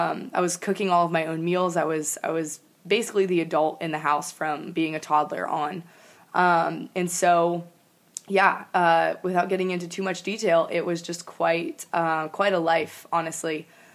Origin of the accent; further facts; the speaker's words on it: Florida, United States; I grew up in Florida